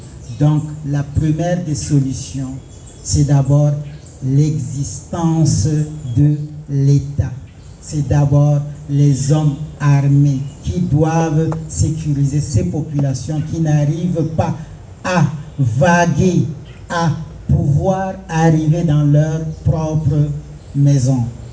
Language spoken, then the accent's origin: French; Kousséri, Far North, Cameroon; Imaginez-vous, nous sommes tous Camerounais, issus de cette zone. Actuellement, si je décide de me rendre chez moi à Kousséri, je suis obligé de sortir du Cameroun, prendre le vol, aller au Tchad, atterrir à N'Djamena, avant de traverser pour entrer chez moi.